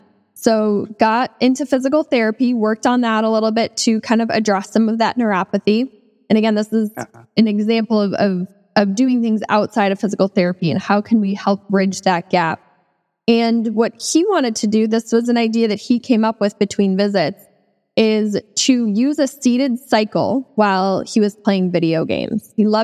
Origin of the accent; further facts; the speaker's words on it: Midwest, United States; I'm from the Midwest, and so there's a lot of snow and cold weather up there.